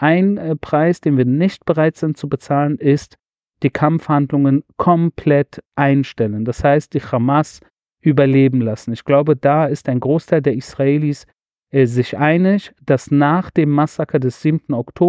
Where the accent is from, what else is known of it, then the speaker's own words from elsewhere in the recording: Berlin, Germany; Ich bin unter Türken in Berlin-Wedding aufgewachsen. Einige von ihnen sind mir sehr ans Herz gewachsen. Und ich spreche auch ein Stück weit Türkisch